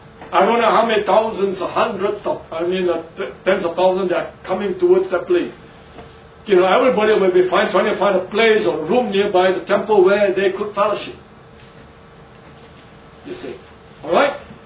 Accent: Singapore; You know, that we are Singaporean, we speak English, but we have a certain accent, right?

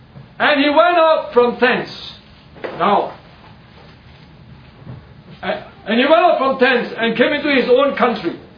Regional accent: Singapore; I live here in Singapore, I'm a Singaporean. But I'm a Choa Chu Kangite.

